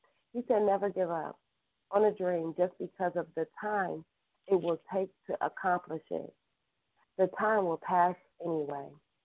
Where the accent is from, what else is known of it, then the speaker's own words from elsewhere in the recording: Cleveland, Ohio, United States; Oh, maybe that's a Cleveland term because, oh, yeah, go Cavs. So excuse me, y'all. I'm from Cleveland.